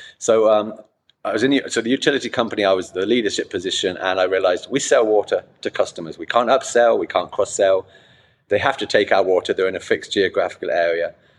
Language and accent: English; England, United Kingdom; and I'm English, and damn, I was attractive then.